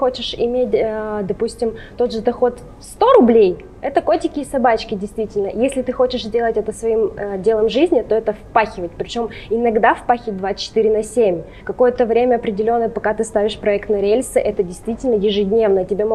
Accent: Lesnoy, Sverdlovsk Oblast, Russia; also born or lived in Rostov-on-Don; мой отец военный. Значит, я родилась в Ростове, буквально там некоторое время, пару лет мы прожили там, потом отца отправили на Урал. Мы жили в город Лесной Свердловской области, это где-то недалеко от Асбеста, закрытый военный городок.

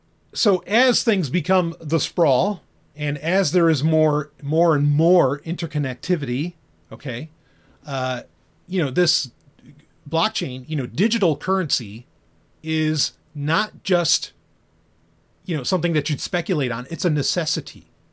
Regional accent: New York City, New York, United States; I mean, I know I'm from New York City.

